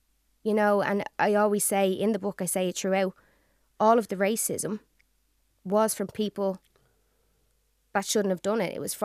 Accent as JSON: {"language": "English", "country": "Ireland", "said": "I'm Irish. I'm super proud."}